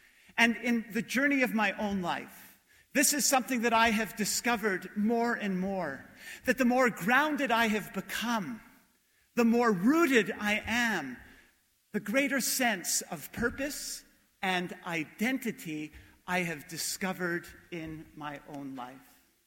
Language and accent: English; Montreal, Quebec, Canada; I was from Montreal. I sang in an Anglican church choir that had that wonderful Anglican church music tradition.